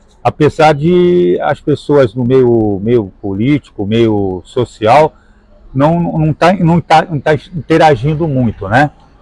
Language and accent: Portuguese; Santos, São Paulo, Brazil; eu sou oriundo do bairro do Marapé já há 42 anos, né?